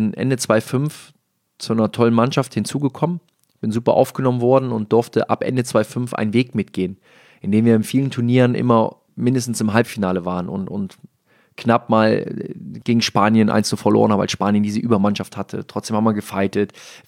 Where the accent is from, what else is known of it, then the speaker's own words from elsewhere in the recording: Rhineland, Germany; Als Rheinländer bringt man auch viel Energie mit.